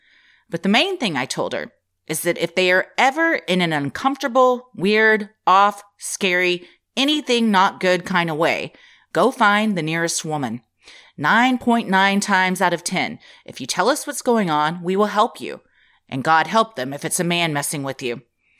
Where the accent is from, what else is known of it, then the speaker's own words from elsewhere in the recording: Memphis, Tennessee, United States; Also, I'm from Memphis, Tennessee. I graduated from the University of Memphis.